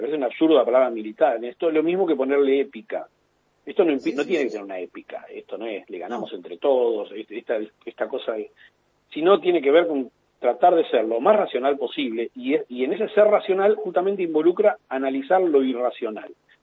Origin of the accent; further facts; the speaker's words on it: Argentina; somos argentinos